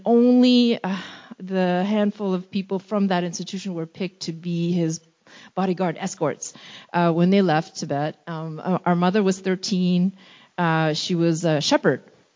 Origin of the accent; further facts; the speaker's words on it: Lindsay, Ontario, Canada; this is my hometown, because I grew up in Lindsay from the age of 4 until I left for college, for university. I was, myself, of course, grew up in Lindsay.